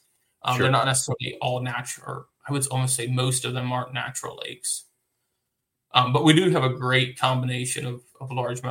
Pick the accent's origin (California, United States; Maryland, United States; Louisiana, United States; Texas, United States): Maryland, United States; I grew up, where I grew up in Maryland, we didn't have smallmouth.